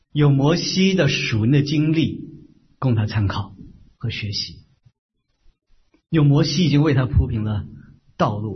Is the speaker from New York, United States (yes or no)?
yes; New York, United States; 我来自纽约，上周纽约上周呢有一样的土特产啊